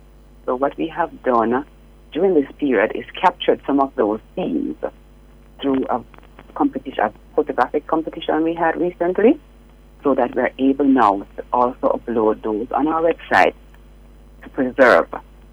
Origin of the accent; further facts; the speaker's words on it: Saint James, Jamaica; as somebody who grew up in St. James